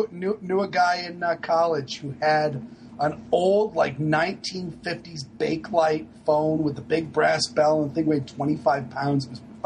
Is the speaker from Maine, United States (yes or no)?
yes; Maine, United States; To be fair, I'm from Maine, so therefore a lot of things that happened, you know, that happened when Alan was a teenager were still current when I was a young man in Maine.